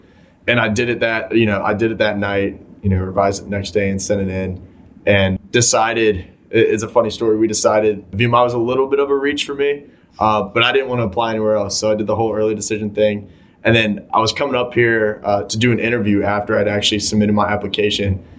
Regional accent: Gloucester, Virginia, United States; I'm from Gloucester, Virginia. It's about 3.5 hours east.

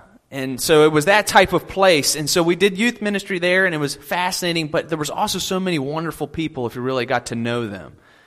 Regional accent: Baltimore, Maryland, United States; was a youth minister up in Baltimore for a long period of time. I was there for 6 years, and that's my hometown. That's where I'm from.

